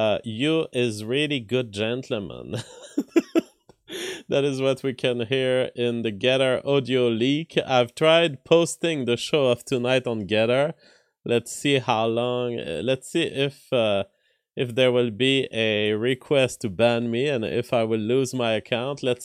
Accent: United States; But at the same time, I realize as an American that it's not my business.

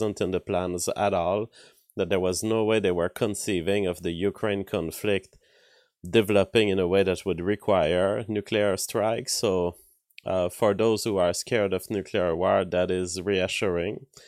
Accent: Quebec, Canada; English is a second language; also born or lived in United States; I am from Canada. I am a Quebecois living in Canada. So that's where I'm from. I visited the Europe, and I've lived the 5 years of my life, a little more even, in the US. But I am a Canadian

